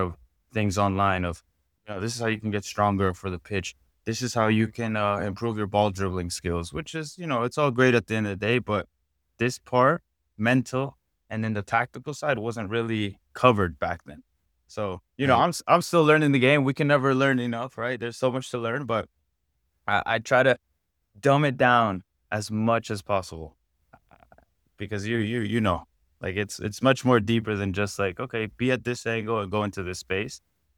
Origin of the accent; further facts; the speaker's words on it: Maryland, United States; I'm originally from the DMV area. I grew up in Maryland, born and raised. My mom is from Peru. My dad's from El Salvador. So I have that Latin Hispanic background.